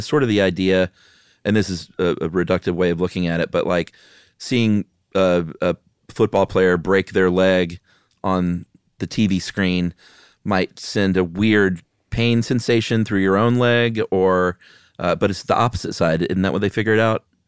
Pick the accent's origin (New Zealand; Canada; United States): United States; Southeast; growing up in the Southeast in a big, huge grocery store.